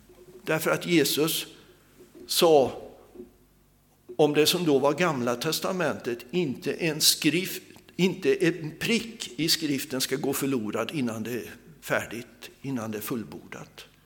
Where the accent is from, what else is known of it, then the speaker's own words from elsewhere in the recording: Sweden; also born or lived in India; Men det är så självklart för mig att vara svensk att jag behöver inte bry mig.